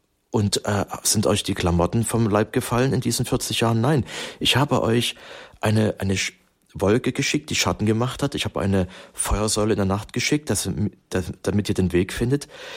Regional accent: Germany; Und so sind wir Deutsche bekannt

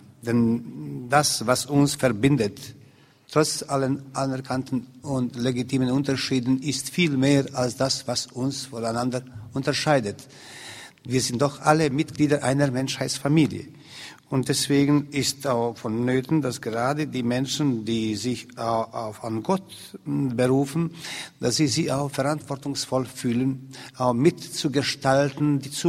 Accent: Bosnia & Herzegovina; German is a second language; meine Heimat Bosnien-Herzegowina und die Umgebung ist noch immer leider Gottes Pulverfass.

